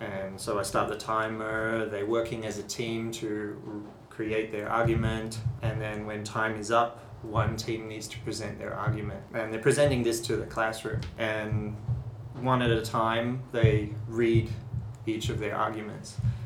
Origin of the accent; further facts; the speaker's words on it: Australia; moved away as an adult; now in Taiwan; I'm from Australia. I came to Taiwan maybe 17 years ago. I studied music education, and I was teaching in Australia, and now teaching in Taiwan.